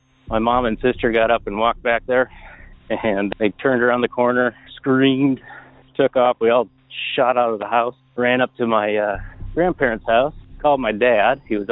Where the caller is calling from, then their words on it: Portland, Oregon, United States; I'm calling from Portland, Oregon.